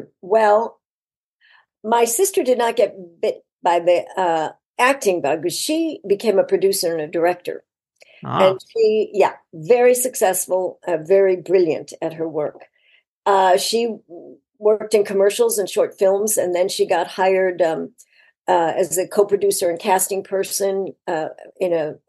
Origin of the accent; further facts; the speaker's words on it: Chicago, Illinois, United States; So, so I grew up in Chicago and we lived in a, you know, I have an older sister and a younger brother.